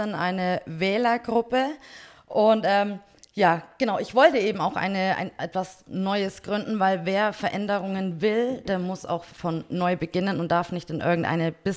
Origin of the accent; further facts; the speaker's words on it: Nuremberg, Bavaria, Germany; born there; now in Oberdachstetten, Germany; Also ich komme ja auch nicht gebürtig aus Oberdachstetten, sondern bin gebürtige Nürnbergerin.